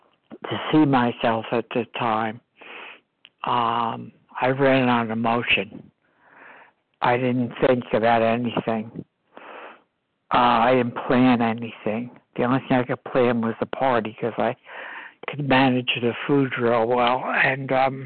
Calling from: New Jersey, United States; from New Jersey, East Coast time.

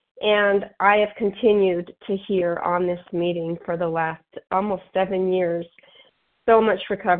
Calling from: Utah, United States; I'm calling from Utah.

